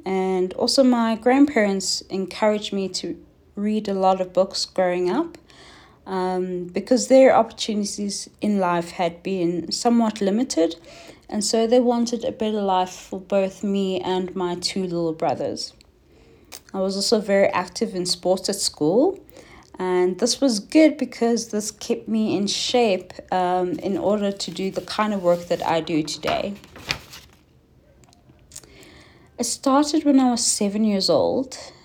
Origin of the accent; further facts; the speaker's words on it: Benoni, Gauteng, South Africa; I was raised in Benoni, South Africa.